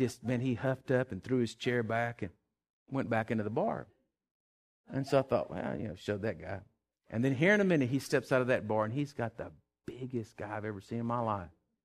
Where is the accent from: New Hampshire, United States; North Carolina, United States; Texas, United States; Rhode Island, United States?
Texas, United States; where are y'all from? And I said, oh, we're from Texas.